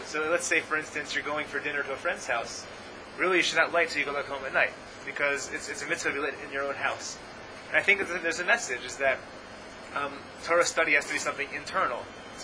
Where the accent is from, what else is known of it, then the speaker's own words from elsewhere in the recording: Atlanta, Georgia, United States; I grew up in Atlanta